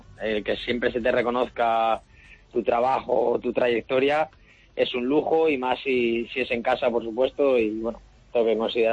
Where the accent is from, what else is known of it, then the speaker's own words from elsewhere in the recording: Talavera de la Reina, Castilla-La Mancha, Spain; cuando puedo, pues entreno en mi tierra, en Talavera.